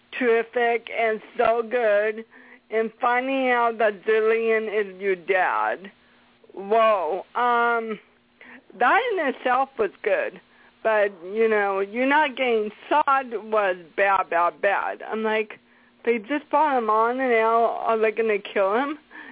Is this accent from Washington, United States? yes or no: yes; Seattle, Washington, United States; because I'm from Seattle, and we won the Super Bowl